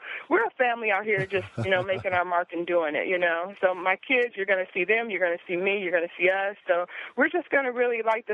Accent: Midwest, United States; when I was younger, growing up in the Midwest, I've always wanted to do the Hollywood thing.

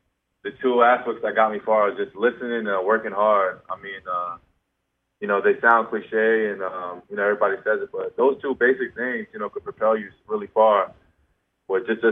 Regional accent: New York City, New York, United States; And just growing up in New York City, and then when you travel to other places, you realize that New York City just has something special with basketball.

